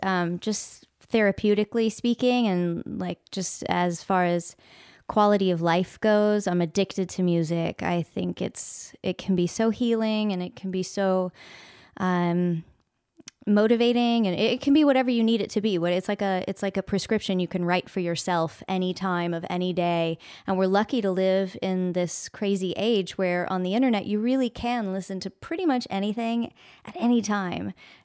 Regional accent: Annapolis, Maryland, United States; now in Austin, United States; I've been here for about 17 years, and prior to that, I grew up in Annapolis, Maryland, the Naval Academy.

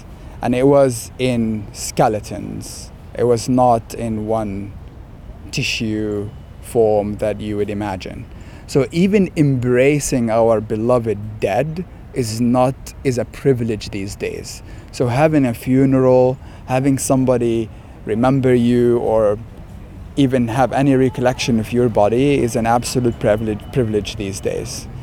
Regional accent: Bethlehem, West Bank, Palestine; moved away as an adult; now in United States; I was born and raised in Palestine in Bethlehem. Until I was 18 years old, and then I was traveling for school on the East Coast.

